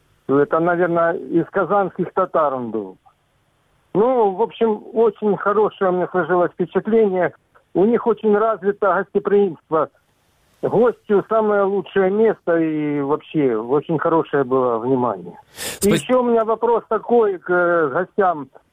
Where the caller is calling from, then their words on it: Donbas, Ukraine; Донбасс, подконтрольная Украине территория.